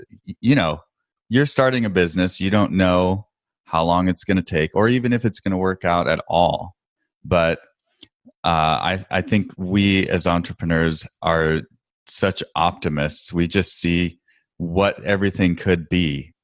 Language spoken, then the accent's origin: English; Portland, Oregon, United States; my wife and I worked in Washington, D.C. I'm from Portland